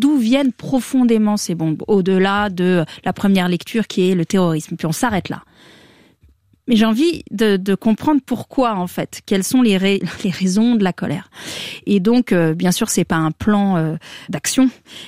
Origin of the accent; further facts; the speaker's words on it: Annecy, Auvergne-Rhône-Alpes, France; Donc moi, je suis française, j'ai grandi à Annecy, là, tout à côté d'ici, dans cette nature merveilleuse, entre le lac et la montagne.